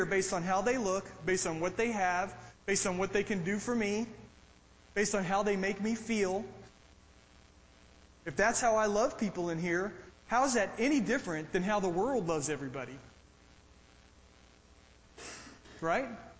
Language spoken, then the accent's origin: English; United States; born there; It's not my fault I was born in America. Right? God superintended the fact that I was born here at a particular time in history.